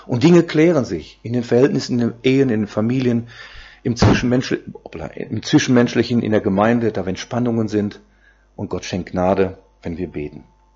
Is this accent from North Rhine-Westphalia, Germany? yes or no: yes; North Rhine-Westphalia, Germany; Als ich nach Schleswig-Holstein kam, Mitte der 70er Jahre, ich komme sonst aus NRW, ich bin Sauerländer